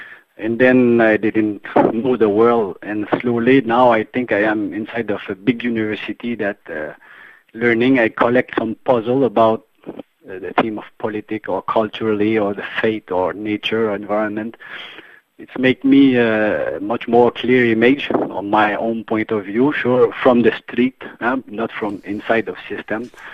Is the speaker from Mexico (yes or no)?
no; Canada; I am a Canadian.